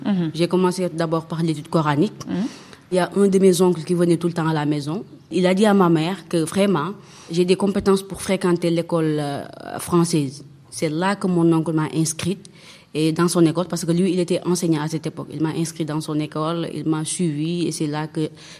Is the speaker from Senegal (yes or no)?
yes; Touba, Diourbel, Senegal; now in Dakar, Senegal; je suis née à Touba, mais la majeure partie de ma famille vit à Dakar.